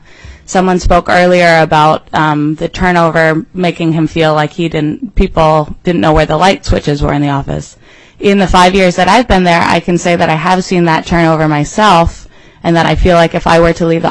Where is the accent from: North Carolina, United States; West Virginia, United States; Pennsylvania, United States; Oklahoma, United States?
West Virginia, United States; I grew up in the Mountain State, which is not Alaska, is actually West Virginia.